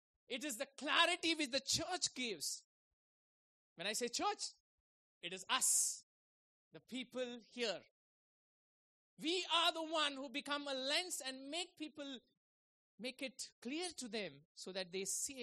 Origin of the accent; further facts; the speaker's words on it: Mumbai, Maharashtra, India; been born and brought up in Mumbai.